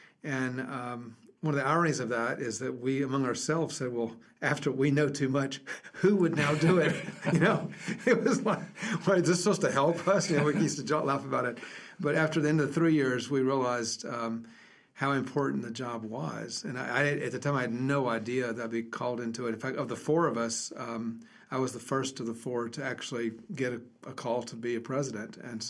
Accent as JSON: {"language": "English", "town": "Atlanta", "region": "Georgia", "country": "United States", "tie": "born or raised there", "said": "I was raised in Atlanta by wonderful godly parents"}